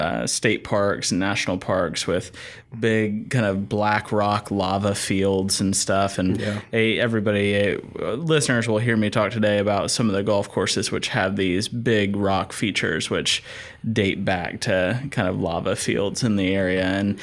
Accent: Asheville, North Carolina, United States; Bend as a town really clicked with me because I'm from Asheville, North Carolina.

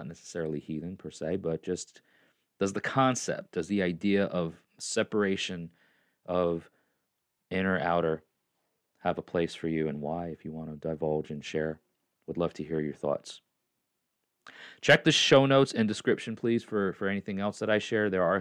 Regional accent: New York, United States; You know, I was born there. I'm a New Yorker. For all intents and purposes, that's you know, I talk a certain way. I have certain mannerisms that don't align with Southern tradition. So I'm a Northman.

